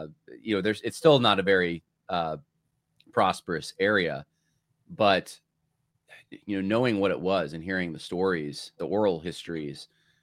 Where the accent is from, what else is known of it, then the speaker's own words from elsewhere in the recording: New York, United States; You know, I grew up in New York, so I would be like, man, you haven't even, you don't know what you're talking about, man.